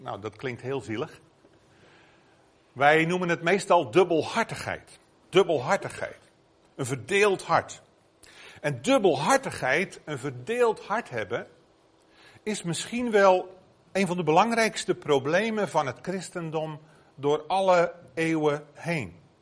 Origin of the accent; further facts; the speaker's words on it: Flanders, Belgium; zoals ze bij ons in Vlaanderen zeggen.